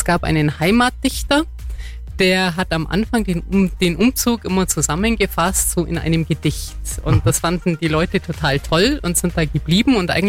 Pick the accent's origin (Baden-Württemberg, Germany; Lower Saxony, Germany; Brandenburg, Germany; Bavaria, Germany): Bavaria, Germany; Marktoberdorf; Ich bin aus Markt Oberdorf, bin in Markt Oberdorf aufgewachsen